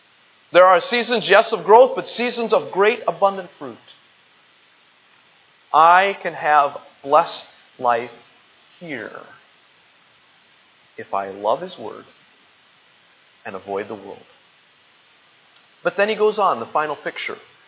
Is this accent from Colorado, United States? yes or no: yes; Colorado, United States; born there; But where I was born in Colorado, where my uncles and aunts, where my father grew up farming